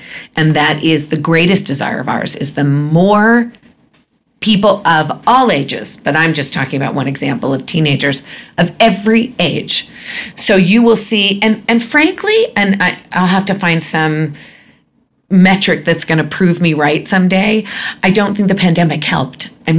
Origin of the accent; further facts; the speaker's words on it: Wichita, Kansas, United States; I grew up in Wichita, Kansas. There was no day school.